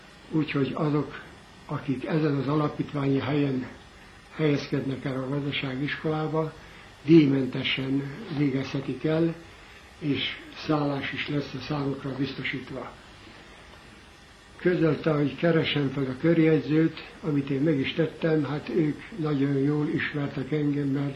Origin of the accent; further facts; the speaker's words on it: Kisbicsérd, Baranya, Hungary; born there; 1911. február 23-án születtem Kisbicsérd Baranya megyei kis községben. … hat kateszteri holdon gazdálkodtak, úgyhogy szegény paraszti sorban éltünk.